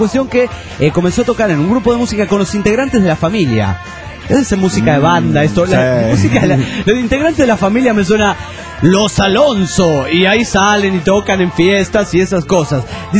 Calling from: Jalisco, Mexico; de Tona, en Tonada, esto es en Jalisco, México.

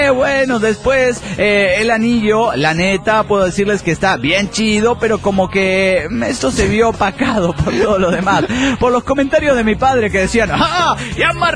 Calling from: Mexico City, Mexico; del DF mexicano.

